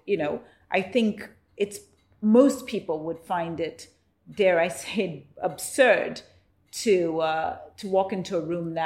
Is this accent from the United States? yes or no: no; Zambia; born there; I was born in Zambia post-colonial period.